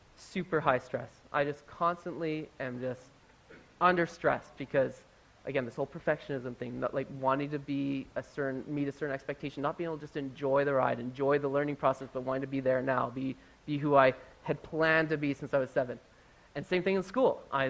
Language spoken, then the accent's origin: English; Nelson, British Columbia, Canada; Because I got to live with another family whose kids we grew up with here in Nelson